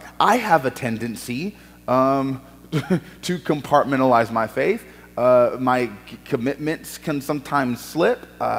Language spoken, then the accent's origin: English; the South, United States; I rarely get north of the Mason-Dixon line. I am a Southerner